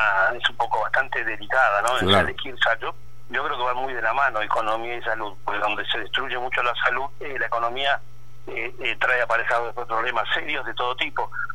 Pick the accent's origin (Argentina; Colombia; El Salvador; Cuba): Argentina; somos todos argentinos tirando para un mismo lado.